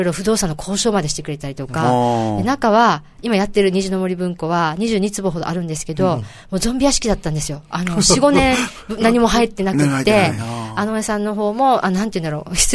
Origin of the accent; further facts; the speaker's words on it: Naha, Okinawa, Japan; 私、那覇の泊っていう地域で育ったんですよ。